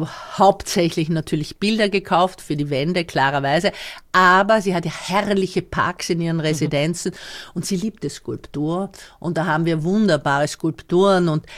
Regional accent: Austria; now in United States; Ich war aus Österreich

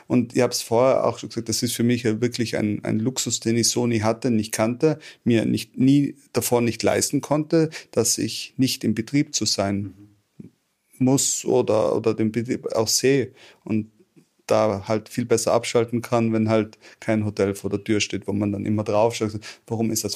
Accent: Tyrol, Austria; das, was ich an meiner Heimat Tirol schätze, genau das habe ich da.

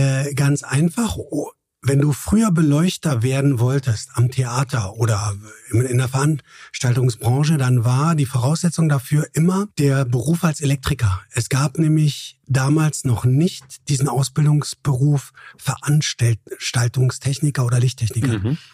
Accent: Berlin, Germany; wir sind ja da in diesem Militärbezirk aufgewachsen in Berlin

